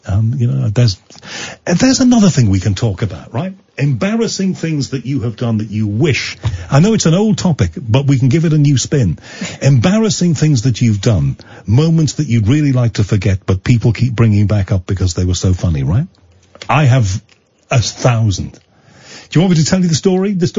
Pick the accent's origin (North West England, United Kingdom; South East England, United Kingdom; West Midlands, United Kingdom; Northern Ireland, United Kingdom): North West England, United Kingdom; Liverpool; he's from Liverpool, I'm from Liverpool.